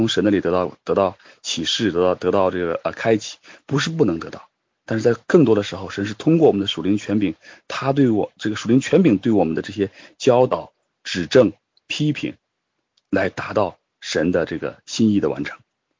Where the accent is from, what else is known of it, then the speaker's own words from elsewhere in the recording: China; 这和我们中国人、我们的文化、我们的这个历史有很大的关系